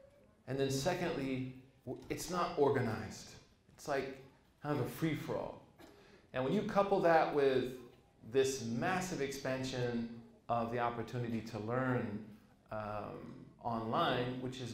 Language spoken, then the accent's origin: English; Oklahoma, United States; And what I realized growing up in Oklahoma, being head of a youth group in Oklahoma, being on an MSA, serving as president of an MSA for a while, being an apprentice imam